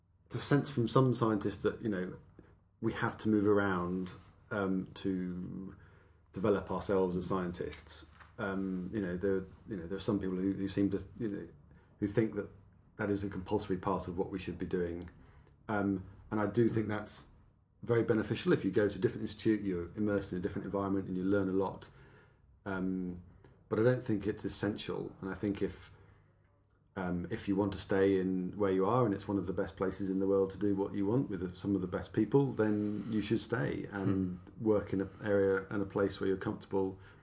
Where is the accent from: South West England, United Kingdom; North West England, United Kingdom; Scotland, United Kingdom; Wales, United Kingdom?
South West England, United Kingdom; So I grew up in the southwest of England.